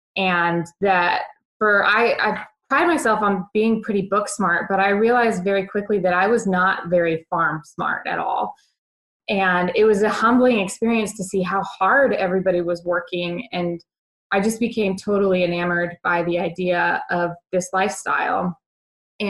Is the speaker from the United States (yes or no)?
yes; Washington, United States; So I grew up in Washington State, and I had a dream for my entire life.